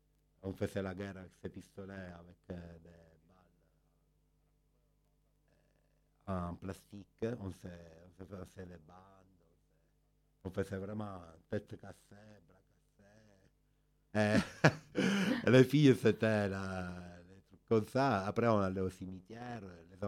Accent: Palermo, Sicily, Italy; French is a second language; Moi, je te comprends bien parce que je suis de Palermo. La Sicile, il est aussi un volcan céleste, non?

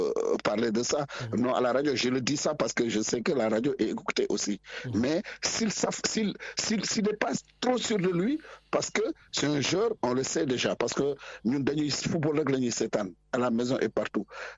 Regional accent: Senegal; On est Sénégalais, oui, on va gagner cette coupe, on a envie.

